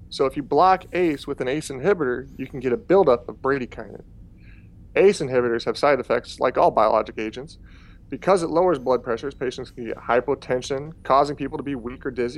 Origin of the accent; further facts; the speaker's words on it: Nebraska, United States; I grew up in Nebraska, trained at the University of Nebraska Med Center, worked in the community around Omaha for a year after that.